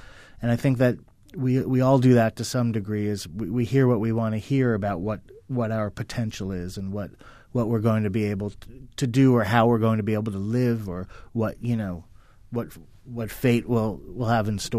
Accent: New Jersey, United States; I was a Jewish kid growing up in New Jersey, so I didn't really understand half the stuff Hanna was talking about in terms of the South or what it meant to be Southern.

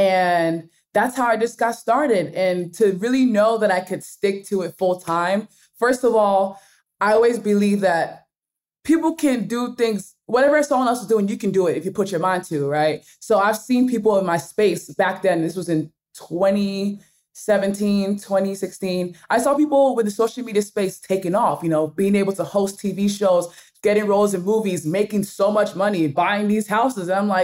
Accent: Nigeria; accent: Nigerian; I'll read words with my Nigerian accent, because I kind of switched back to my Nigerian accent.

